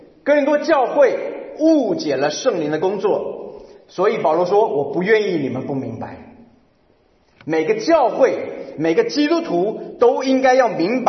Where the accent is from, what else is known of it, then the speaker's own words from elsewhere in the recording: Chiayi, Chiayi County, Taiwan; 我小时候在台湾嘉义，那是我的老家，我外祖父外祖母他们的庭院啊，四合院